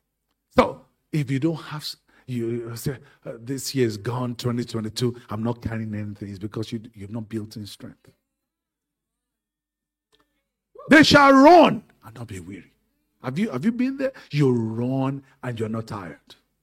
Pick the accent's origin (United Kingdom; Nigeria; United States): Nigeria; Because I'm from Yoruba in Africa.